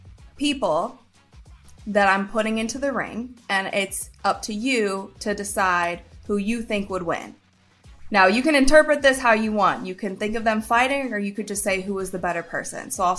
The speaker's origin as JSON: {"language": "English", "town": "Akron", "region": "Ohio", "country": "United States", "said": "I'm from Akron, Ohio. My Browns suck"}